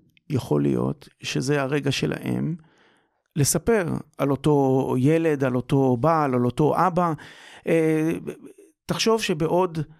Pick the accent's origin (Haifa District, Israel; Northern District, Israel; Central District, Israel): Haifa District, Israel; Haifa; אני מחיפה.